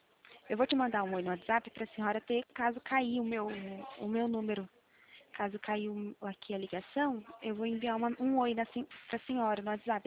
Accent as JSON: {"language": "Portuguese", "town": "Pirassununga", "region": "São Paulo", "country": "Brazil", "said": "eu não sei falar o endereço em Bauru, porque eu sou aqui de Pirassununga."}